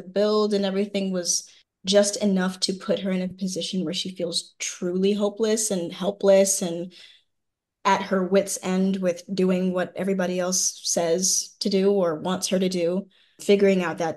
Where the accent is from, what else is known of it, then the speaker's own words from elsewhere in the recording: Chicago, Illinois, United States; I'm from Chicago, so I actually got to be in the area that I spent a lot of time in growing up